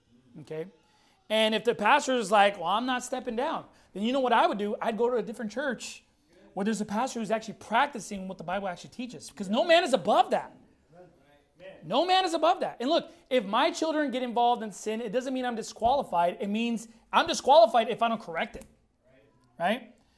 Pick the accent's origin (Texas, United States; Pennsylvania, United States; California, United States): California, United States; Long Beach; I grew up in Long Beach and stuff like that.